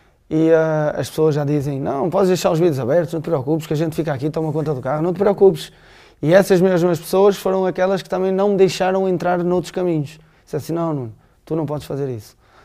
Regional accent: Norte, Portugal; E a cultura do Norte, e eu sou do Norte, a cultura do Norte é assim.

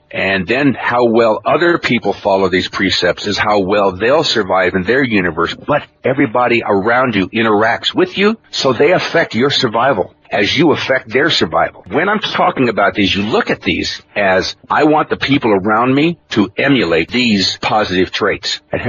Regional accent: Oregon, United States; I was raised on Klamath. I'm Cherokee, raised in the Klamath Reservation, blood brother to the Hopi and the Yaqui.

